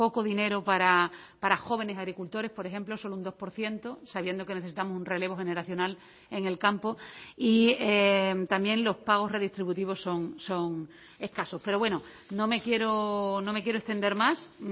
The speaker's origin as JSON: {"language": "Spanish", "region": "Extremadura", "country": "Spain", "said": "en mi región, que soy extremeña"}